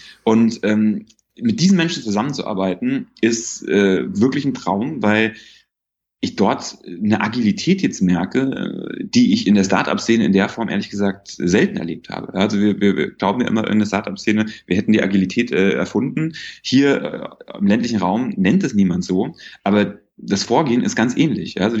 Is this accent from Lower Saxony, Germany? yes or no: no; Bavaria, Germany; In Bayern, wo ich herkomme